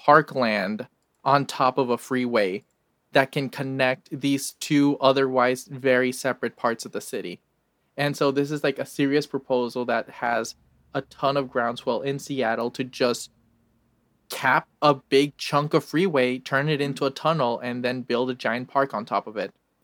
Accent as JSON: {"language": "English", "country": "Mexico", "said": "Yeah, I'm from Mexico."}